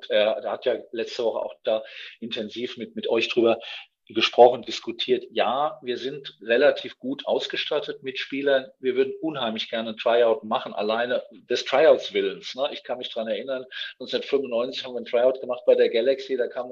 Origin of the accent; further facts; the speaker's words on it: Frankfurt, Hesse, Germany; Und ich bin ja aus Frankfurt.